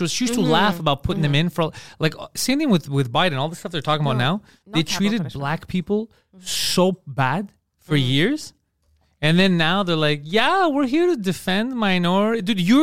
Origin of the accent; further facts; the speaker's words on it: Canada; I'm Canadian.